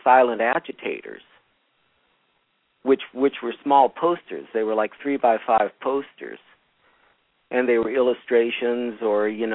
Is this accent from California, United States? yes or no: yes; California, United States; I grew up in California and actually went to school with his daughter and in an area with a lot of evangelicals in it.